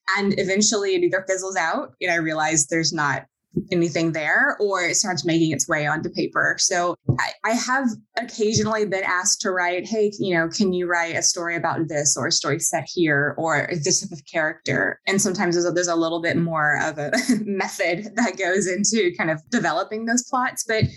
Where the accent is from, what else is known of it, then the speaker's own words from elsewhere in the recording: the South, United States; moved away as an adult; also born or lived in Pacific Northwest / East Coast; But I grew up in the South. I'm originally from the South, and I left home to go to college, and I've never been back to the South.